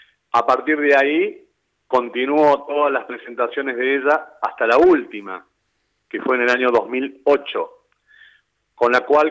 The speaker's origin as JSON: {"language": "Spanish", "region": "Córdoba", "country": "Argentina", "said": "como cordobés que soy, en la parte cordobesa. ¿Puedo decir que se nota la tonada?"}